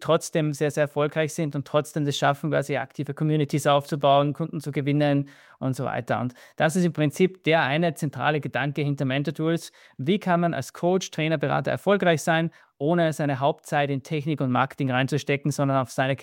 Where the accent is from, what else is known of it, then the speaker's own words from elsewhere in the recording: Austria; also born or lived in Dubai; wie man es am Dialekt, am Akzent hört, ich bin Österreicher.